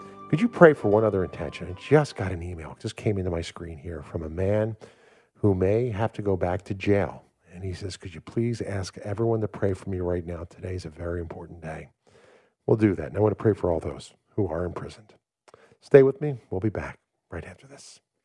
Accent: Philadelphia, Pennsylvania, United States; her ministry was carried out in my hometown of Philadelphia.

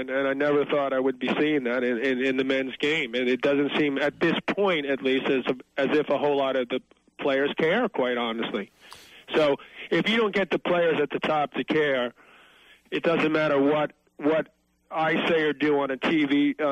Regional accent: New York, United States; You know, I come from New York, where it's winter, obviously

